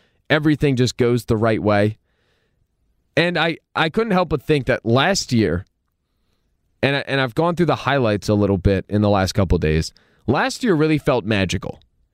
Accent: Philadelphia, Pennsylvania, United States; I'm a Philadelphian. I am not comfortable when the national media and everybody starts crowning my team.

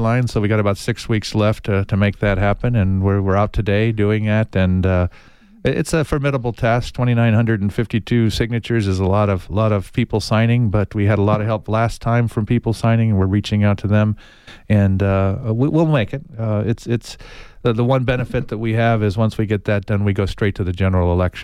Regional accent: Tucson, Arizona, United States; Born and raised in Tucson, went to public school here, Palo Verde High School, went to the University of Arizona

